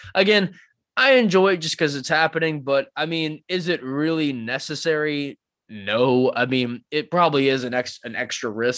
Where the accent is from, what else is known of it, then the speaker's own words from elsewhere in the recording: Atlanta, Georgia, United States; It's actually going to my hometown of Atlanta, booked for March 7th.